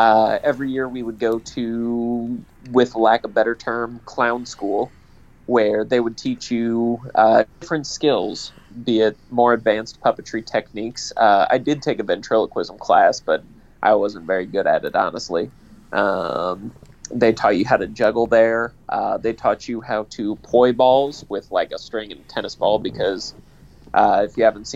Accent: Illinois, United States; So, originally, I grew up over in Illinois, toward the St. Louis side of things, hence my love for natural light.

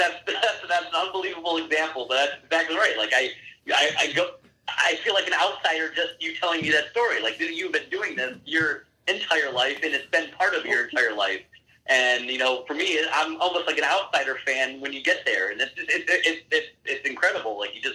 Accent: Cleveland, Ohio, United States; I'm a Midwesterner. I grew up in Cleveland.

